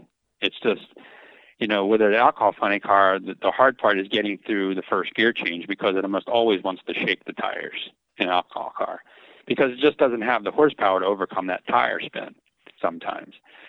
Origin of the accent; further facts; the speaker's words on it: New Jersey, United States; I grew up in New Jersey. That's where I'm from, the East Coast. And I grew up near Atco Dragway in Englishtown.